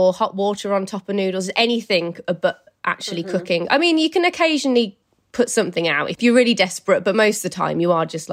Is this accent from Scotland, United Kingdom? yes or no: no; Birmingham, West Midlands, United Kingdom; now in London, United Kingdom; So I live in London, but my hometown is in Birmingham in the Midlands in the UK.